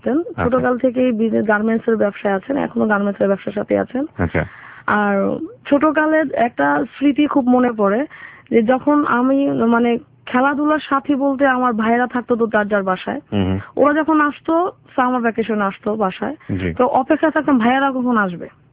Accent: Dhaka, Dhaka Division, Bangladesh; born there; আমার জন্মস্থান হচ্ছে বাড্ডায়।

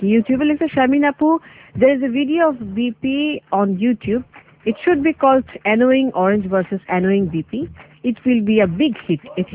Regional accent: Gazipur, Dhaka Division, Bangladesh; গাজীপুরে আমার দেশের বাড়ি।

